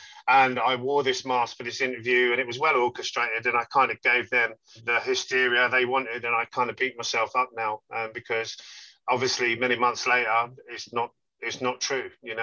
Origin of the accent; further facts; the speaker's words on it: Milton Keynes, South East England, United Kingdom; I would just say that I'm actually from Milton Keynes, which is like the next borough over.